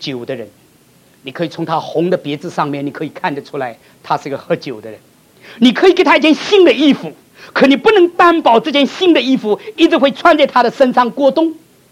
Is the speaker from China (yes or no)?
no; United States; 我们美国人纳税就是养这样的人